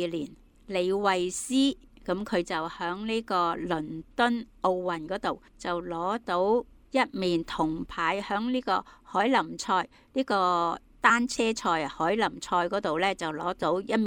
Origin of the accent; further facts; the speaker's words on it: Hong Kong; 佢個體育精神好值得我哋香港人學習咯。